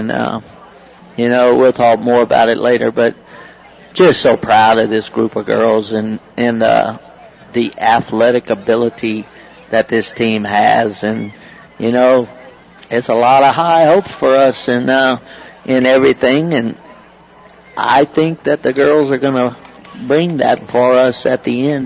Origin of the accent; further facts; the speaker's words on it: Burton, Texas, United States; how proud I am to be from Burton and have the parents, the fans, the community, not only Burton.